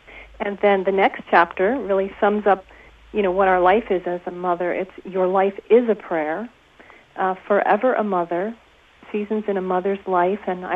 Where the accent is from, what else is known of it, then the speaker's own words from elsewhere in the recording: Connecticut, United States; Yes, I'm from Connecticut.